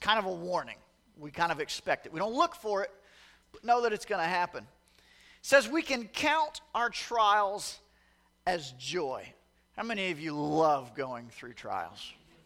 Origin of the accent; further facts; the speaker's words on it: the South, United States; I was raised in the South, but all my ministry experience was up here with you guys. And then I go back to the South